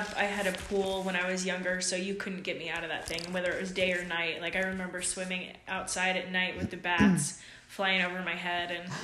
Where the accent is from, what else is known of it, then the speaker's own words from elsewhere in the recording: New Jersey, United States; We had the Delaware River really close to where I grew up because I was in northern New Jersey.